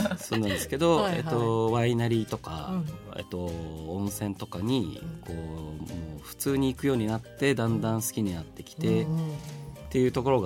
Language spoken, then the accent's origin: Japanese; Fukushima, Japan; 福島市です。